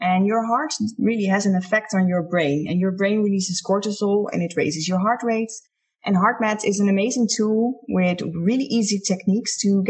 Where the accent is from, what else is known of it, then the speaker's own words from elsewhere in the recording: Netherlands; English is a second language; I was a police officer and I'm from the Netherlands.